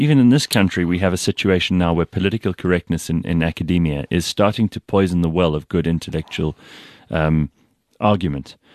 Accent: South Africa; As a South African, I'd like to apologize for Max Price.

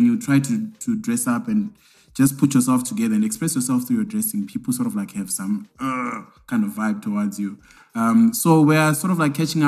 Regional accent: Zimbabwe; I'm like, no, I'm from Zimbabwe, actually.

